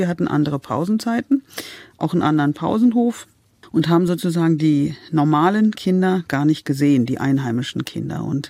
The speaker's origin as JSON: {"language": "German", "region": "Berlin", "country": "Germany", "tie": "born or raised there", "said": "ich bin in Berlin aufgewachsen, mitten in der Großstadt, es gab kein Grün"}